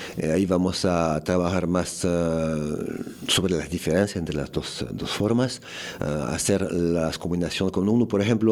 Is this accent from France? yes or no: yes; France; Spanish is a second language; also born or lived in Vietnam; Empecé con un maestro vietnamita que vivía en Francia, porque soy francés de base.